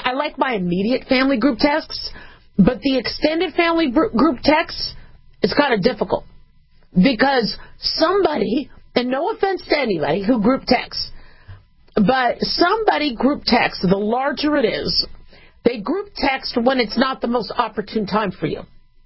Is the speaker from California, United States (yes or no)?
yes; California, United States; All right, so I'm from California, and I love the state.